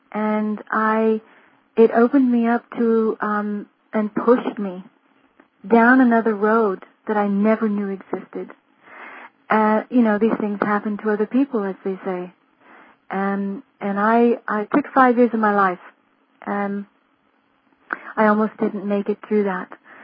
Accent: Arizona, United States; also born or lived in Europe; I was born at Luke Air Force Base in Arizona. My father was a fighter pilot. I grew up in Europe, and my father retired in Phoenix when I was 14. And then I went to all 4 years of high school in Arizona

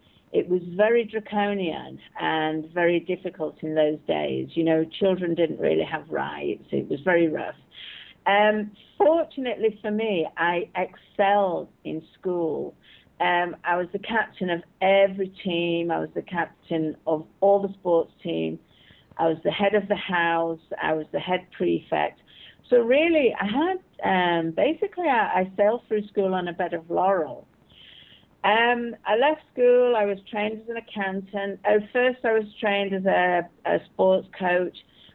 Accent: Manchester, North West England, United Kingdom; also born or lived in London; I grew up in Manchester. I was born in England, in London.

